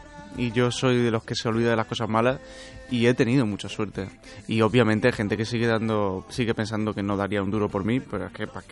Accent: Málaga, Andalusia, Spain; yo soy andaluz, soy malagueño y se echa de menos el olor a Málaga

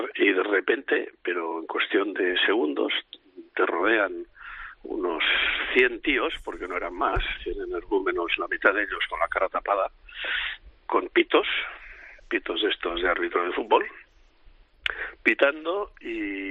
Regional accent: Girona, Catalonia, Spain; accent: Catalan; Mire, yo soy de Gerona y en Gerona tenemos fama, o presumimos, de tener un acento catalán muy cerrado.

